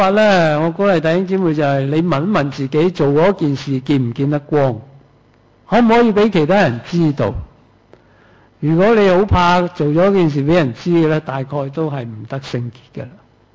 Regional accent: China; 我哋中國人

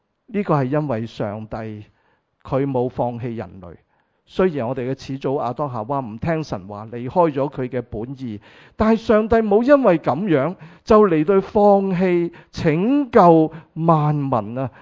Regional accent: Hong Kong; 我哋香港人好講效率噶嘛

